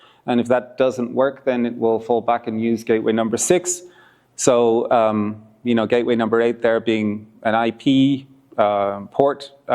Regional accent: Ireland; I say root because I'm Irish. Americans would say route.

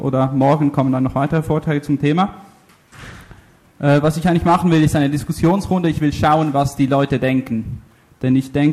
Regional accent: Italy; German is a second language; now in Switzerland; Ich bin Italiener, lebe in der Schweiz, habe am 11. September Geburtstag

